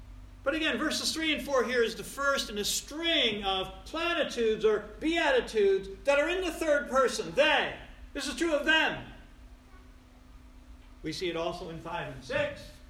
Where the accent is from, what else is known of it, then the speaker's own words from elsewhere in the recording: Troy, New York, United States; I grew up in South Troy and we used to talk like this, "Use guys."